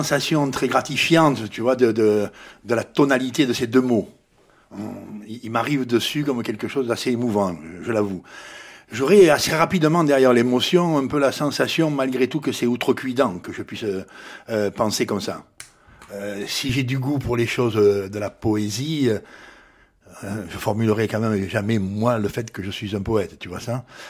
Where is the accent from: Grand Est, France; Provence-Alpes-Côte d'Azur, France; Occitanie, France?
Provence-Alpes-Côte d'Azur, France; Toulon; Ah non, j'y suis pas né, je suis arrivé, j'avais quelques mois, oui.